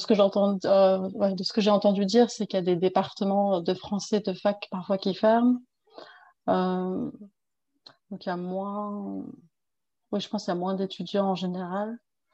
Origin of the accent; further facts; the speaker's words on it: Île-de-France, France; now in South Korea; Alors, je viens des Yvelines, donc en Île-de-France